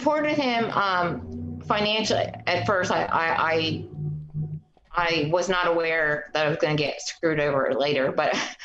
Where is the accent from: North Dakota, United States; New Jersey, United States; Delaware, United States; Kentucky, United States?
Delaware, United States; But I'm originally from Delaware. Grew up there